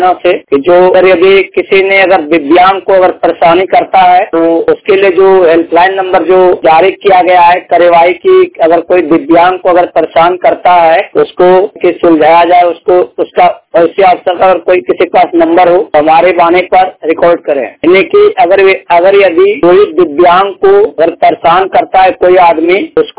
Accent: Bhagalpur, Bihar, India; Bhagalpur state प्यार राज का रहने वाला हूँ।

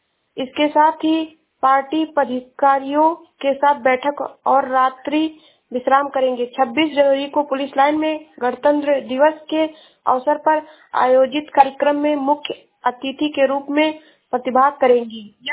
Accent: Uttar Pradesh, India; मैं जिला श्रावस्ती से हूँ।

